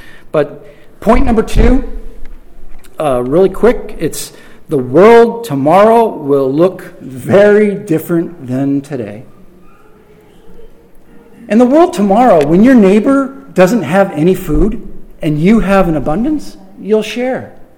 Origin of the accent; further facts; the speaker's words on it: Chicago, Illinois, United States; Although I come from Chicago, where I didn't mention the word prayer or blessed at work ever, ever.